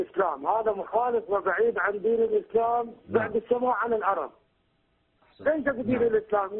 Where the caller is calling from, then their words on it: Iraq; أنا شيعة وأتكلم من العراق